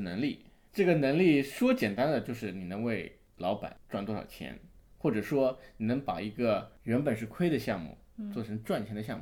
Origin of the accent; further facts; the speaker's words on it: China; 我是一个来自中国五线小城市的一个建筑公司的小科员啊